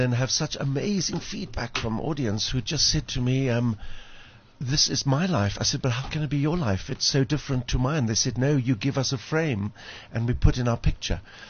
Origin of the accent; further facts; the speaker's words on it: Cape Town, Western Cape, South Africa; it's just the story of growing up in Pinelands in Cape Town with a musical family